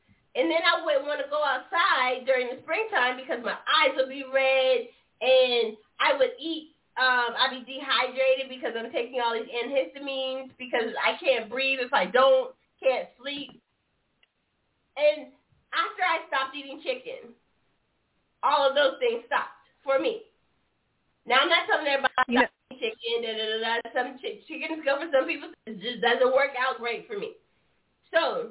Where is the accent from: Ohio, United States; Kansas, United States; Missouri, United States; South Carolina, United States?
South Carolina, United States; Charleston; Charleston, South Carolina.